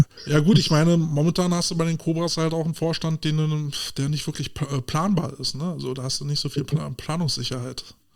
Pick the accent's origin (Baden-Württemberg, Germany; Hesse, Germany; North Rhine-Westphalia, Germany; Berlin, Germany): Berlin, Germany; ich komme aus dem Wedding